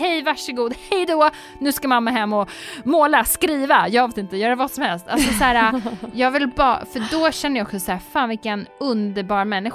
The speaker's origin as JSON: {"language": "Swedish", "country": "Sweden", "said": "Nej, men jag ska hålla mig svensk."}